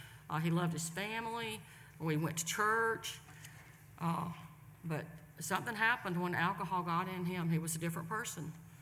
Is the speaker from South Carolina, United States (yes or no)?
yes; Pendleton, South Carolina, United States; And like I told you, I was city girl. I was raised in Pendleton, went to school at Pendleton Elementary.